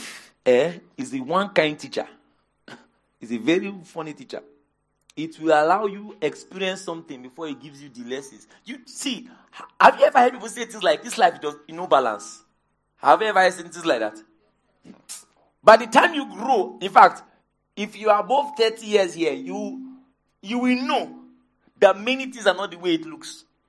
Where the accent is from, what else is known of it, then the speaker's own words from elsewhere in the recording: Port Harcourt, Rivers, Nigeria; We grew up together in Port Harcourt.